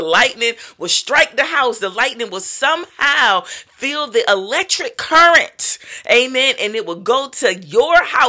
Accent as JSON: {"language": "English", "town": "Norfolk", "region": "Virginia", "country": "United States", "said": "I'm from Norfolk, Virginia, so we have experienced hurricanes."}